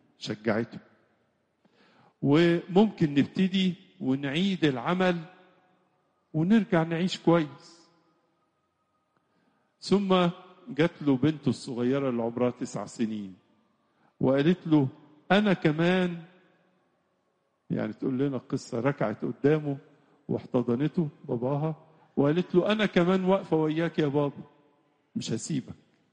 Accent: Egypt

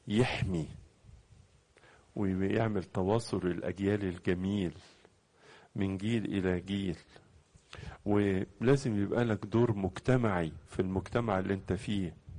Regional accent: Egypt; ما احنا طبعا مصريين وانت مصري لازم تقول كلام حلو. موافقك، بس حط في بالك حاجة كمان، ان بلادنا مصر متميزة ومنفردة

